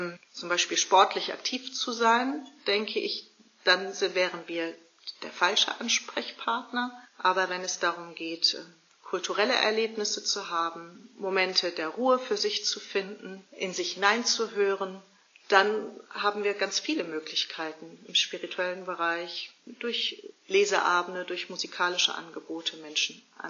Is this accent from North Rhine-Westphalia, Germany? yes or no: yes; Essen, North Rhine-Westphalia, Germany; also born or lived in Trier / Düsseldorf / Quito, Ecuador; Ich bin in Trier an der Mosel geboren worden, in Düsseldorf eingeschult worden. Ich habe 6 Jahre lang in Quito, Ecuador leben dürfen. Und habe im Ruhrgebiet in Essen mein Abitur gemacht.